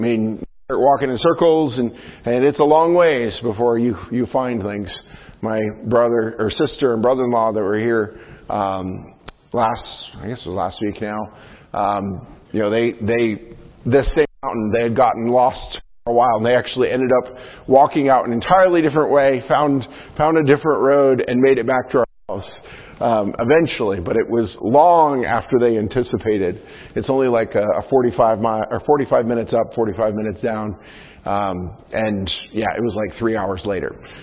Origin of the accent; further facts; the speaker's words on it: New York, United States; I know I've talked to you before about growing up in the Adirondacks and hiking different mountain trails.